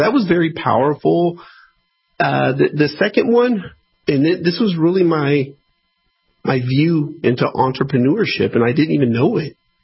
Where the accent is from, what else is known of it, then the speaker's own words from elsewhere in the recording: United States; So I grew up in United States poverty, but poverty nonetheless.